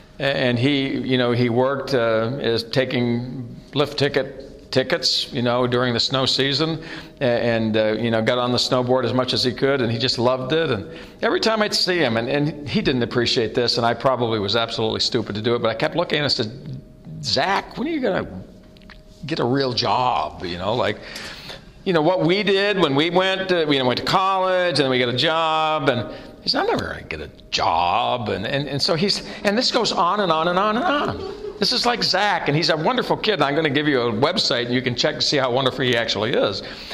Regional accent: Maine, United States; See, I grew up in Maine, which is a little tiny state up in the northeast part of the United States.

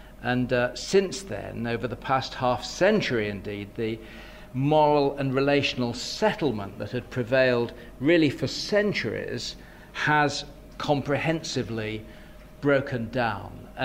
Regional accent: Bristol, South West England, United Kingdom; Here we have a main street of Bristol, my hometown.

